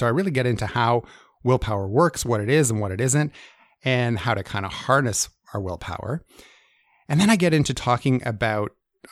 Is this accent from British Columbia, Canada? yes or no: no; Toronto, Ontario, Canada; And this year, we're all getting together in my hometown of Toronto.